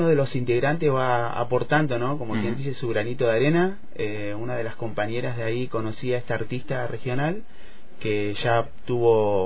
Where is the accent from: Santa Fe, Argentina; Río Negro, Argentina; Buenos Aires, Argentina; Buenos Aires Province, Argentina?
Río Negro, Argentina; General Roca; De acá, de General Roca.